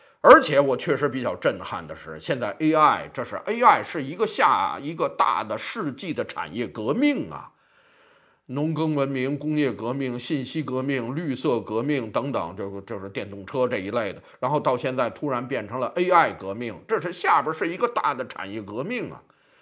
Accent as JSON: {"language": "Chinese", "country": "China", "said": "这是我们中国人的一个本事啊"}